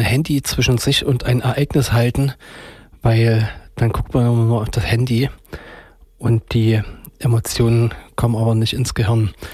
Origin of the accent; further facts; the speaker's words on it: Leipzig, Saxony, Germany; Also da muss man als Leipziger eigentlich definitiv hingehen.